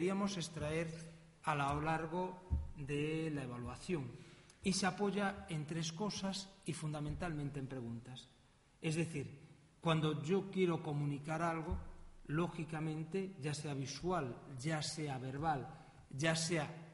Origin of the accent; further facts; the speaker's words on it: Galicia, Spain; apela justamente a nuestra identidad o a nuestra identidad como gallegos